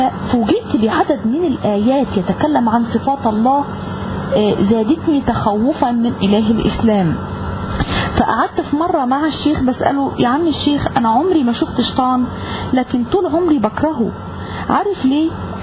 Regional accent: Egypt; من مصر، نشأت وتربيت في أسرة مسلمة ملتزمة مثقفة بالإسلام

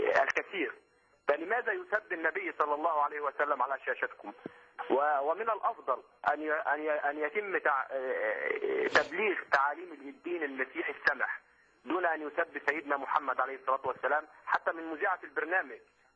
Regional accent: Egypt; now in Saudi Arabia; أنا مصري مقيم في السعودية،

